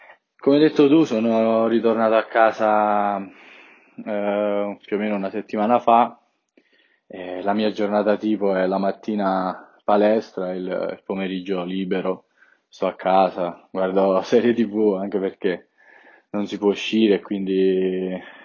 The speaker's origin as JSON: {"language": "Italian", "town": "Sasso di Castalda", "region": "Basilicata", "country": "Italy", "tie": "born or raised there", "said": "sono davvero orgoglioso di essere nato e cresciuto a Sasso di Castalda."}